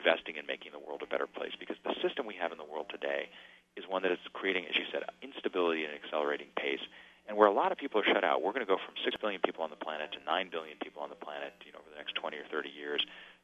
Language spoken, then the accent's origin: English; United States; now in China; I've definitely absorbed a lot of the Chinese ways of thinking. And, you know, I'm still an American, but I can at least sort of see sometimes how they see things.